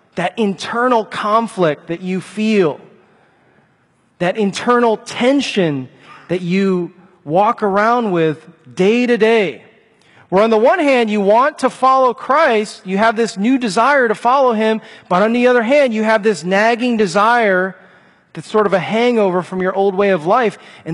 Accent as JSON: {"language": "English", "town": "Chicago", "region": "Illinois", "country": "United States", "said": "I'm from Chicago, so I'm new to all this stuff out in the wilderness, right?"}